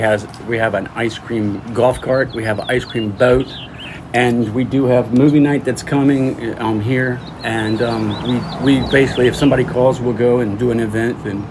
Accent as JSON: {"language": "English", "region": "Maryland", "country": "United States", "tie": "born or raised there", "also_born_or_lived": "Washington, D.C.", "said": "I was born and raised in D.C., grew up in Maryland, moved to Virginia, and that's where we ended up at Fauquier."}